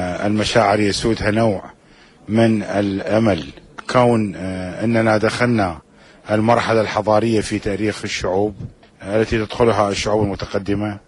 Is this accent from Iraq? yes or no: yes; Iraq; ونتطلع إلى أن نسير في الفترة الانتقالية المقبلة يدا بيد كعراقيين